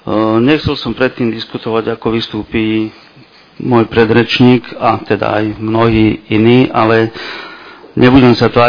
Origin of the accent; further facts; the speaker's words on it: Drážovce, Nitra Region, Slovakia; Som rodený Drážovčan, žijúci na Zobore.